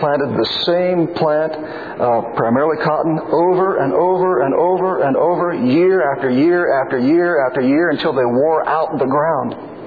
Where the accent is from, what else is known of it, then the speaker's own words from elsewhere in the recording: Illinois, United States; I was raised in Illinois.